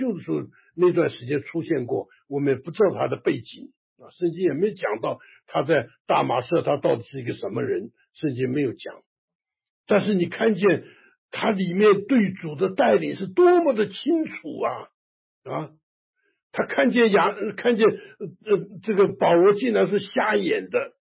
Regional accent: China; 因为呢，我们中国人呢，感觉这个亚拿尼亚可能年纪大啊

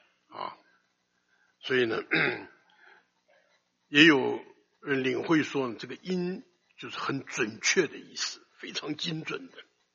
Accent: China; 我们中国人也讲一种苦艾草啊

